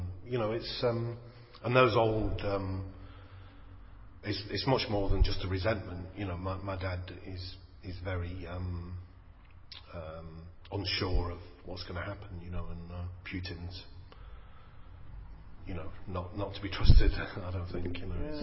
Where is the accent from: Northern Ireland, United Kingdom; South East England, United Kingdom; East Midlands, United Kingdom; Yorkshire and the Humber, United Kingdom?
East Midlands, United Kingdom; Nottingham; Yeah, well, originally I'm from Nottingham, a city called Nottingham